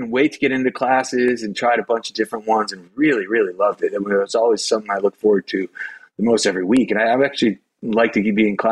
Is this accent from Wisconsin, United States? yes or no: yes; Milwaukee, Wisconsin, United States; I grew up in Milwaukee. I was like a public school kid.